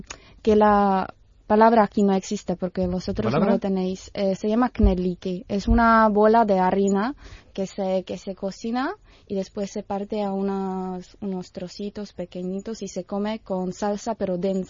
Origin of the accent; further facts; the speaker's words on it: Teplice, Ústí nad Labem Region, Czechia; born there; Spanish is a second language; also born or lived in Pilsen; mi pueblo donde nació, Teplice, como he dicho, que es un pueblo balneario, a donde viene mucha gente para curarse, que tiene muchos parques, muchos jardines y, bueno, mucha historia.